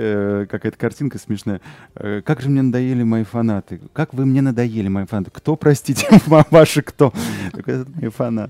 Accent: Moscow, Russia; для кого-то это было откровение, что я из Москвы.

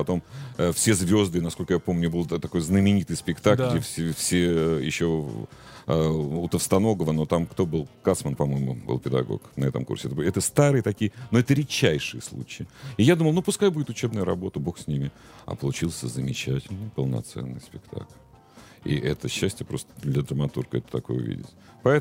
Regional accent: Saint Petersburg, Russia; я совершенно питерский человек, я вырос в Ленинграде, и это мой любимый город

